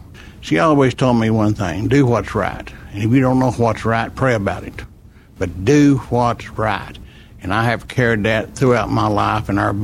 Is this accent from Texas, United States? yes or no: no; Boswell, Oklahoma, United States; I was born in Durant, but only lived here a few months before I moved to Boswell, Oklahoma. My dad had a funeral home business. He moved the family to Boswell, Oklahoma, and I lived there till I was 14.